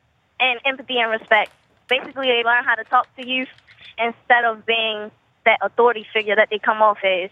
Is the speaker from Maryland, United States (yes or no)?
yes; Baltimore, Maryland, United States; I'm 17 from Baltimore, and I'm very optimistic for change